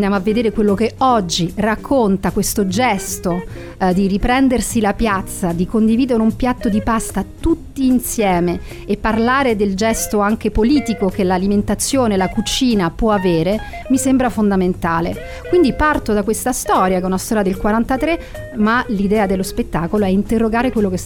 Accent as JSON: {"language": "Italian", "town": "Rome", "region": "Lazio", "country": "Italy", "tie": "born or raised there", "accent": "Roman", "moved": "as an adult", "said": "Io sono nata a Roma, sono partita quando avevo 21 anni, quindi la maggior parte della mia vita l'ho vissuta all'estero."}